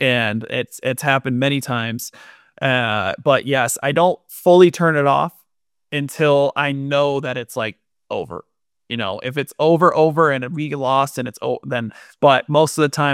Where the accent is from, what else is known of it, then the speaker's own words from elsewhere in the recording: New York, United States; Obviously, I'm from New York, so a lot of my family will come up, or friends will come up for those games.